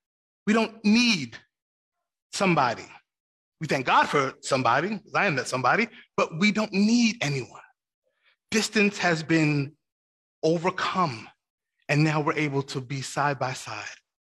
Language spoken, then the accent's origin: English; New York, United States; Oh, and I can go fast. I'm a New Yorker. We speed talk.